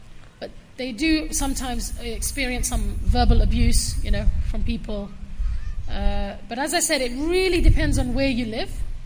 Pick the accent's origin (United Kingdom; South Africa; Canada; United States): United Kingdom; we were born and brought up in Britain.